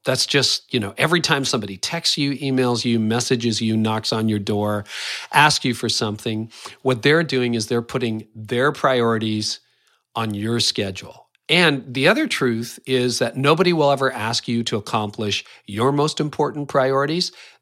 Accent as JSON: {"language": "English", "country": "Canada", "said": "I am Canadian."}